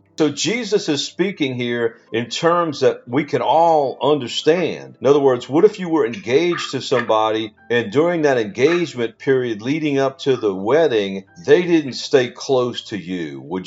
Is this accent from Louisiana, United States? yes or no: yes; Louisiana, United States; Well, I grew up in Louisiana, so we have the gators too